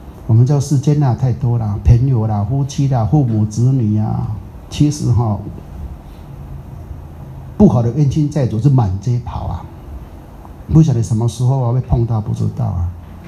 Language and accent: Chinese; Taiwan; 我台湾人吼，讲福建话啊，我闽南话